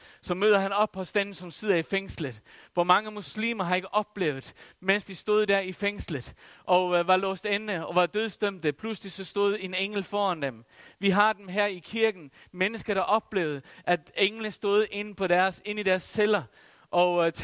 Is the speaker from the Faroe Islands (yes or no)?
yes; Faroe Islands; Jeg kommer fra Færøerne, og os, der kommer fra Færøerne, vi har nogle gange en livlig fantasi.